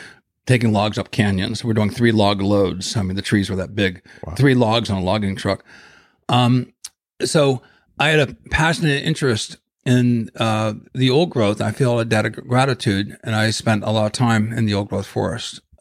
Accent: Ohio, United States; So I grew up in Ohio in this laboratory, and my brother John influenced me, and I wanted to become a scientist.

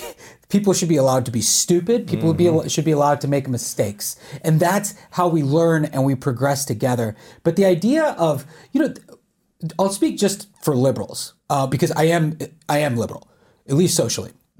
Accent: Charlotte, North Carolina, United States; Well, I'm from Charlotte.

